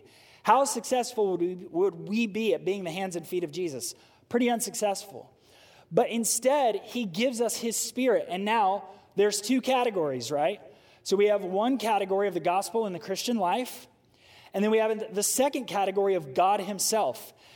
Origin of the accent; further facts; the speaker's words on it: United States; We, as American people, we think if I don't like the person in charge, we can vote them out of office.